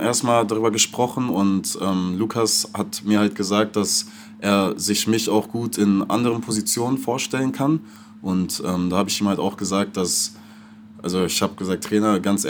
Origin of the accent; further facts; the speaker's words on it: Ratingen, North Rhine-Westphalia, Germany; born there; now in Berlin, Germany; ich komme gebürtig aus Ratingen, und also aus einem kleinen Dorf in Ratingen, und da ist es so ähnlich wie hier.